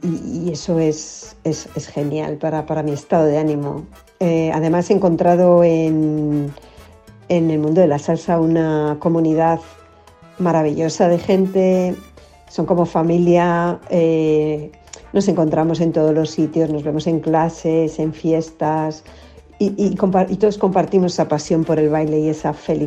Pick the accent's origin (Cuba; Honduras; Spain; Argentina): Spain; soy española.